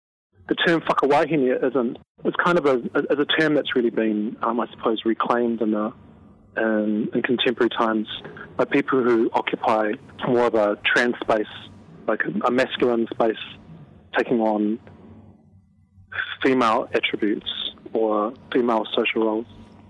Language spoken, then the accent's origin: English; Christchurch, Canterbury, New Zealand; born or raised there